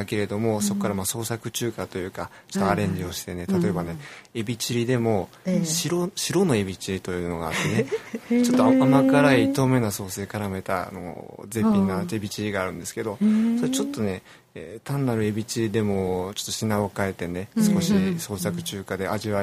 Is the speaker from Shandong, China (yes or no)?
yes; Shandong, China; Japanese is a second language; moved away as an adult; also born or lived in Kyoto; now in Japan; 北の方ですね、北京の近くなんですけどね、山東省で生まれ育って、大体20歳ぐらいの時日本に来てね